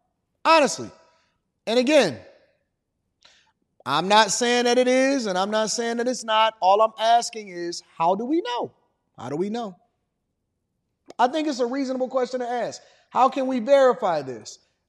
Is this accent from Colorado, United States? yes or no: no; Detroit, Michigan, United States; I'm from Detroit, so we got to look at it a little bit different. Our lens is a little different than y'all's.